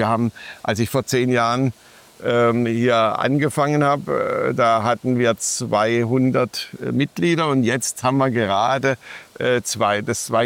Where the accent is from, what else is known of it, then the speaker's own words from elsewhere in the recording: Bühl, Baden-Württemberg, Germany; Ich komme jetzt nicht aus Karlsruhe, aber aus Bühl